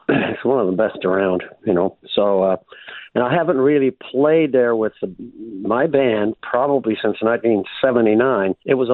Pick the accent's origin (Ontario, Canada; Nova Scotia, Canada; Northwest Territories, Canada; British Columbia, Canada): Nova Scotia, Canada; A lot of my songs are based, you know, about growing up in Cape Breton and then traveling other places, right? But, you know, the Cape Breton roots are evident through, especially the early stuff.